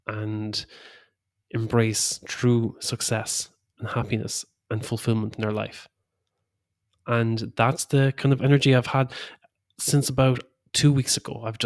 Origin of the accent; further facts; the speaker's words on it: Ireland; moved away as an adult; now in Switzerland; Well, I'm after uprooting from Ireland and moving to Switzerland.